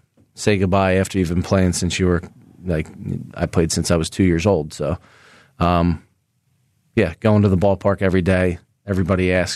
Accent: Springfield, Pennsylvania, United States; Well, I grew up in Springfield, played for, you know, CYO at St. Kevin. Then I went to Archbishop Carroll and then Coastal Carolina.

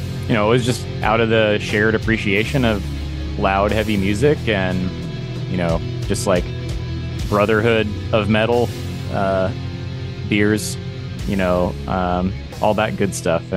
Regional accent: North Bend, Washington, United States; I grew up out here in North Bend, just outside of Seattle there.

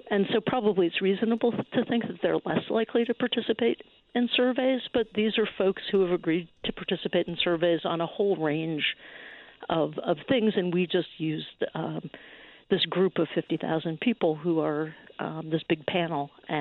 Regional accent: Chicago, Illinois, United States; Grew up on the South Side, but I was always a Cubs fan, not a Sox fan.

